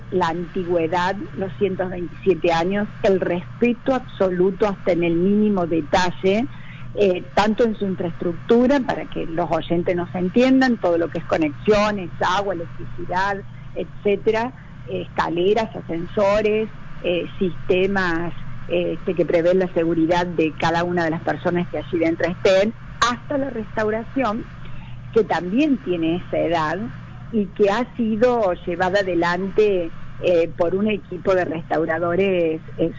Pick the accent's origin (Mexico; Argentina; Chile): Argentina; Córdoba; somos cordobeses, pero somos argentinos